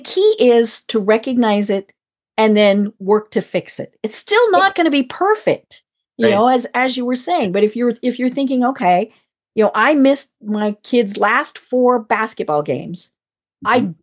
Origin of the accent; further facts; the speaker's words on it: Colorado, United States; I mean, you know, I'm from Colorado and, you know, Columbine will always be something